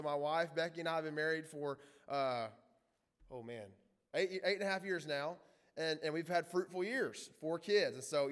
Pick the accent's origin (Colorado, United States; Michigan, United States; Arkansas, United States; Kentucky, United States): Arkansas, United States; And I grew up in Central Arkansas, but went to school in Kansas City at Midwestern